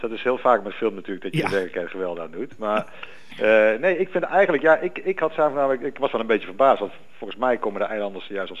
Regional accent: Venlo, Limburg, Netherlands; Ik kom uit Venlo, daar kun je tegen de achtergrond van Carnaval kun je ook een heel spannend verhaal vertellen.

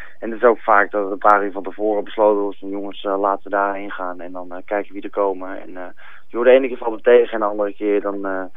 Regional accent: Hoorn, North Holland, Netherlands; born there; now in Amsterdam, Netherlands; Ik ben geboren in Hoorn in Noord-Holland. En inmiddels woonzaam in Amsterdam. En ik ben geboren in 1986, dus inmiddels 25 jaar.

